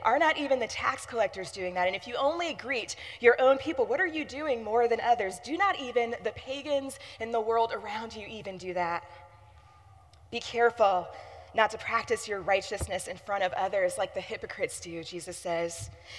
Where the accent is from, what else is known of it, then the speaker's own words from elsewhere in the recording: Michigan, United States; also born or lived in Providence, Rhode Island; When I moved here from Providence, Rhode Island, back to West Michigan, I brought back about 30 book boxes